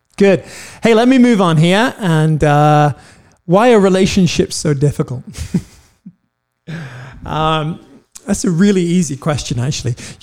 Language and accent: English; United States; I'm an American and I can live out that same thing.